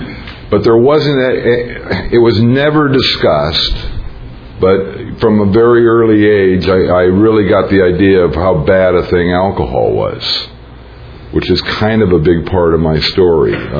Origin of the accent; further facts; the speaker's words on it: Portland, Oregon, United States; born there; I was born in Portland, Oregon.